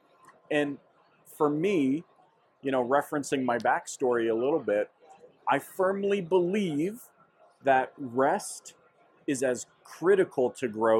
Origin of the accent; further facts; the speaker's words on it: British Columbia, Canada; I grew up in British Columbia, Canada.